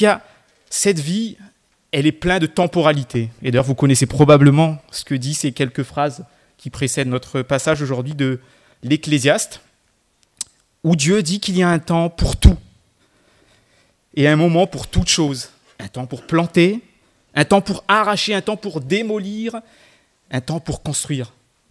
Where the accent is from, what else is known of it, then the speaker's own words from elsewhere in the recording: Marseille, Provence-Alpes-Côte d'Azur, France; je suis de Marseille. J'exerce en tant qu'architecte là-bas.